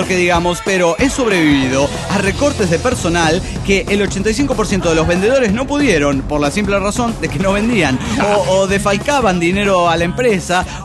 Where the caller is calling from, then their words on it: Tultitlán, State of Mexico, Mexico; monitorista de Tultitlán